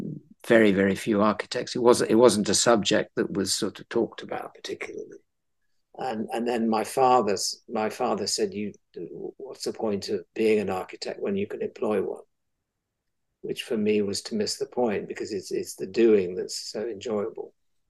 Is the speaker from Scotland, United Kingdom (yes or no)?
no; Halifax, Yorkshire and the Humber, United Kingdom; I mean, we're from the West Riding, so the moors outside Halifax were treeless, industrial architecture was all of Yorkstone.